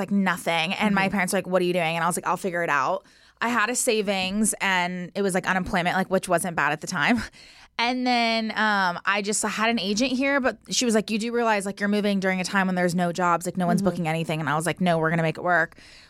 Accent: California, United States; also born or lived in Hawaii; I am 25 years old. I'm from the Bay Area.

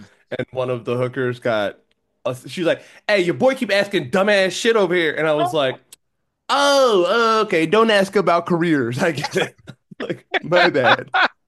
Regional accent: Philadelphia, Pennsylvania, United States; I'm from Philadelphia. I can, you know, deal with this, but place is a little sketchy.

